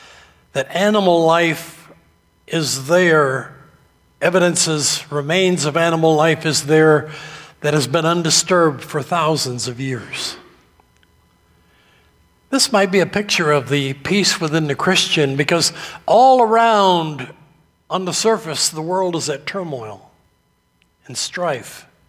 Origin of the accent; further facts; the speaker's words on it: New England, United States; Growing up in New England, one of my daily chores in season was to go out in front of our house and pick up any of the apples